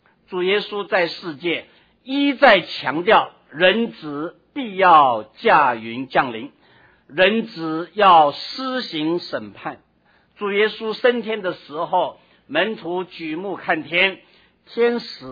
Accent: China; 我们中国人是吃饱了没有哈？

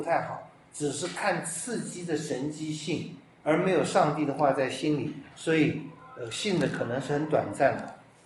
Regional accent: China; 我们中国人刚好也说了一句话跟这句话一样

